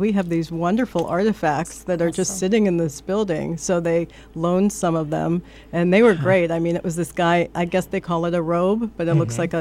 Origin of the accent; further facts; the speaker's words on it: Miami Beach, Florida, United States; You know, I grew up in Miami Beach, and when I see those lit up at night